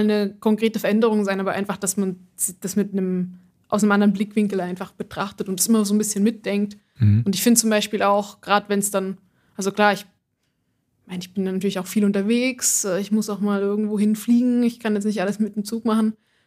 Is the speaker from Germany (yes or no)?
yes; Germany; now in Zurich, Switzerland; also ich komme aus Deutschland, lebe aber schon seit inzwischen 11 Jahren in der Schweiz und seit 2017 in Zürich.